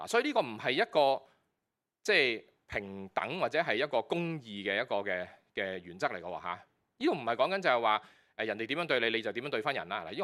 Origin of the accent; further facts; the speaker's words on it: China; 咁如果你即係我哋中國人咧就會説話叫以德報怨啊